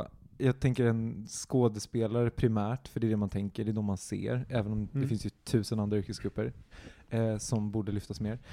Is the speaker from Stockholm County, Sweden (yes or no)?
no; Gotland, Sweden; jag är från Gotland